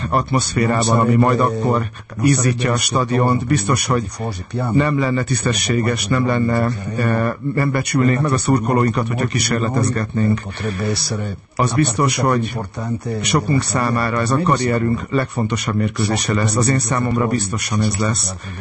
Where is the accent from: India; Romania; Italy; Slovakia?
Italy; now in Hungary; én Olaszországból származom, ugye egy olyan városból